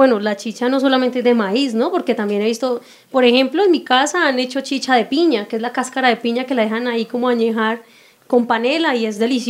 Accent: Valle del Cauca, Colombia; Sí, yo que soy del Valle, que les decía yo, la verdad, yo allá desde niña

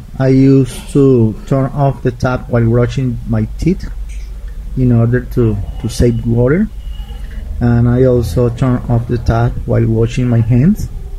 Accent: Neiva, Huila, Colombia; I'm from Neiva.

